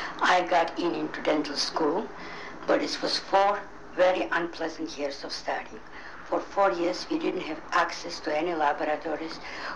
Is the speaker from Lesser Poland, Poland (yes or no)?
no; Warsaw, Masovian Voivodeship, Poland; moved away as an adult; now in United States; I came from Warsaw, Poland, to the United States to see the World's Fair.